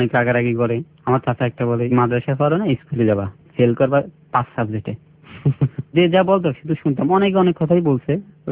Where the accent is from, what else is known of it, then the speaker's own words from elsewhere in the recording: Chittagong, Chittagong Division, Bangladesh; আমি চিটাগাং এর জন্ম, চিটাগাং থেকে বড় হয়েছি এবং চিটাগাং ইসলামিয়া ইউনিভার্সিটি থেকে এবার এইচএসসি পরীক্ষা দিব আমি।